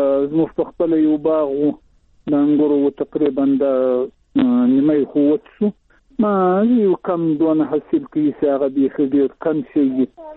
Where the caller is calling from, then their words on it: Shajoy, Zabul, Afghanistan; د زابل ولایت شاجیل ولسوالي.